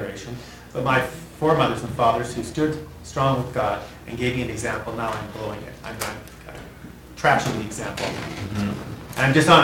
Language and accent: English; Longview, Washington, United States; I just realized I was raised in Longview, Washington.